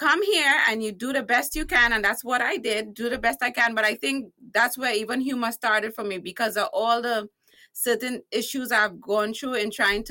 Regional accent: Trinidad & Tobago; now in United States; Yeah, so now I'm fully American and Trinidadian. I mixed it up.

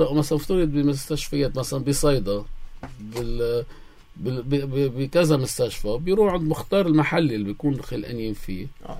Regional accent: Lebanon; أنا كلبناني

